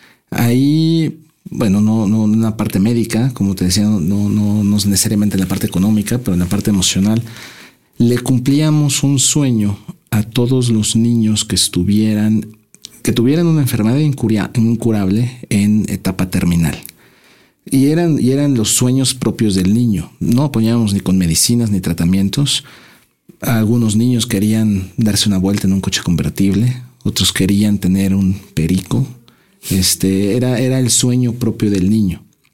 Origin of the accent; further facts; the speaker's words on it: Mexico City, Mexico; soy originario del DF, ya tengo muchos años en Morelos.